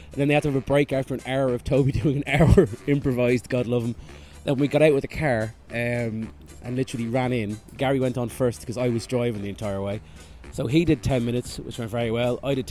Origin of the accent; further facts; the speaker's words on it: Ireland; now in Manchester, United Kingdom; I am an Irish comedian based in Manchester.